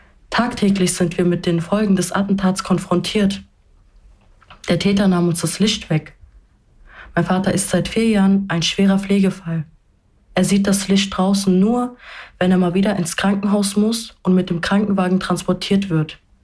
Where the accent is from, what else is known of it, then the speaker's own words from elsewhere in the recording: Hanau, Hesse, Germany; Wir leben in Kesselstadt. Meine Kindheit, meine Jugend habe ich in Kesselstadt verbracht.